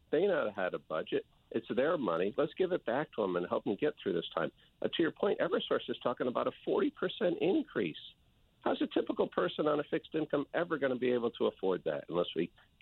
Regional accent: New Haven, Connecticut, United States; I've had a great life in Connecticut. I grew up on Dixville Avenue in New Haven. I moved to North Haven. I'm a public product of the public schools.

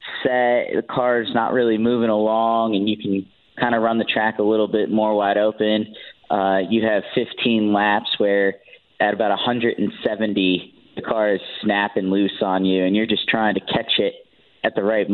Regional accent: Woodbury, Connecticut, United States; So I grew up in Woodbury. So Lime Rock was only a 35-minute drive.

